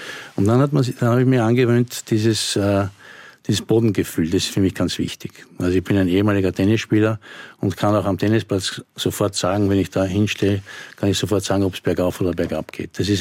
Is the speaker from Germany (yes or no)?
no; Austria; wir haben keinen Versorgungsauftrag, wie man sagt, bei uns in Österreich.